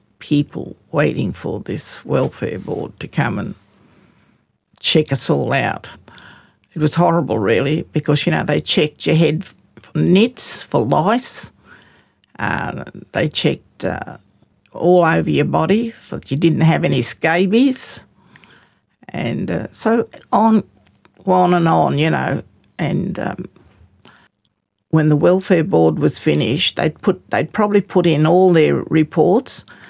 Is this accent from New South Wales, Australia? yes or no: yes; Cowra, New South Wales, Australia; born there; I was born in Cowra, an Aboriginal mission called Arambi, run by mission managers.